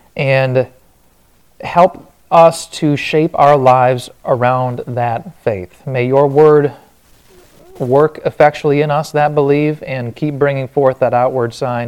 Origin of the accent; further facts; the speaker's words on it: Wisconsin, United States; accent: Wisconsin; I'd heard my Wisconsin accent come out in there.